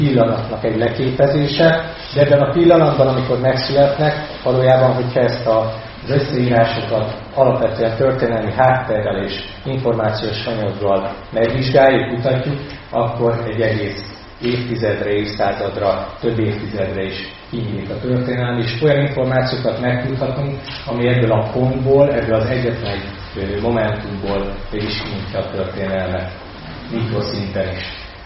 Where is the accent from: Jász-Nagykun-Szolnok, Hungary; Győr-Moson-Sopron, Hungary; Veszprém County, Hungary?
Veszprém County, Hungary; Veszprém; Veszprémi születésű vagyok, pedagógus családban születtem, Veszprémben 1980-ban